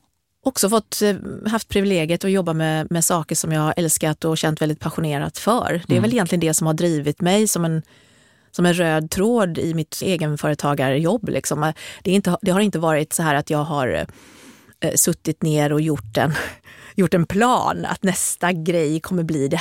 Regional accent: Sweden; Nej, men jag är från Sverige

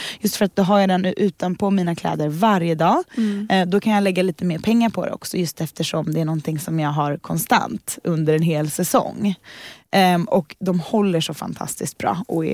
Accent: Gothenburg, Västra Götaland County, Sweden; Och i Göteborg som är min hemstad från början.

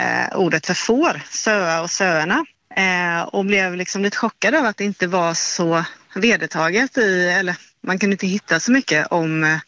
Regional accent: Jönköping County, Sweden; För där jag är uppvuxen är nära Västgötagränsen, väster om Värnamo, så är det ett ord som jag är uppvuxen med.

